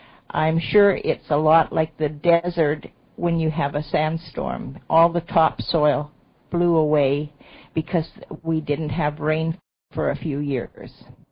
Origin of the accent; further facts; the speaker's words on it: Aberdeen, Saskatchewan, Canada; born there; I was born in Aberdeen, Saskatchewan, Canada, in 1932. We were on a farm until I was about 3 years old. It was during the Depression. Where I was born is a prairie.